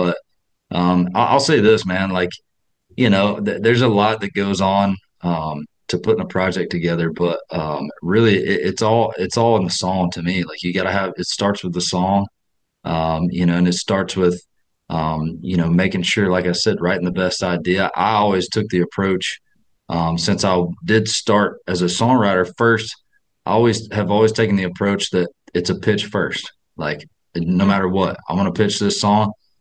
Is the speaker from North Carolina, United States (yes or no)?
yes; North Carolina, United States; It's something that I really connect with from my upbringing and how I was brought up in North Carolina